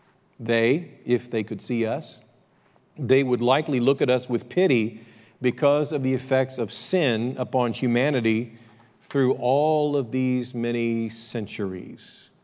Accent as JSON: {"language": "English", "country": "United States", "tie": "born there", "said": "I was born in America to a family by the name of … I speak English."}